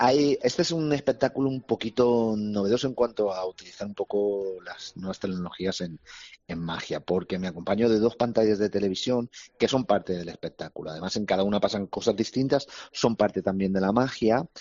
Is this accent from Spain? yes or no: yes; Albacete, Castilla-La Mancha, Spain; porque yo soy de Albacete, es una ciudad pequeñita, muy humilde y muy modesta